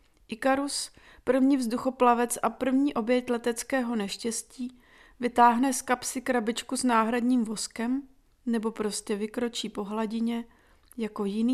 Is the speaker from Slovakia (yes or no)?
no; Kyiv, Ukraine; já když jsem byla malá a vyrůstala jsem v Kyjevě